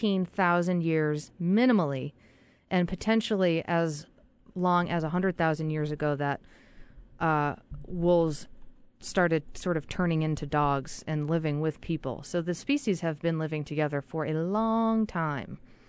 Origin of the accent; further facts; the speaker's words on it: Massachusetts, United States; Hampshire College in Massachusetts, my home state